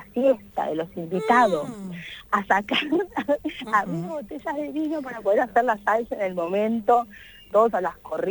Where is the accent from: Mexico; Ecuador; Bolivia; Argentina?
Argentina; La Plata, Buenos Aires Province; also born or lived in Spain; Yo me fui muy chiquita, yo soy de La Plata, me fui de casa a los 18, me fui a vivir sola a Buenos Aires, porque arrancaba a trabajar en un hotel de cadena de lujo, de ahí. Me fui a vivir a España